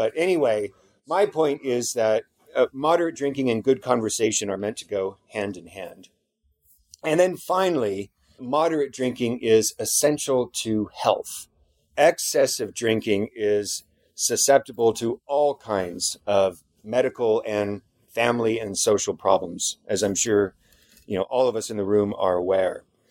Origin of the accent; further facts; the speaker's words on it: California, United States; like I'm from California, so I think of the California wine industry and St. Junipero Serra.